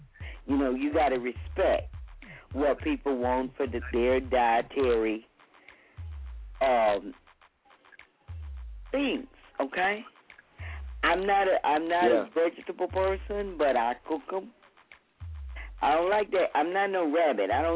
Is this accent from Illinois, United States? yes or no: no; Louisiana, United States; And I'm going to be honest with you. I'm from Louisiana.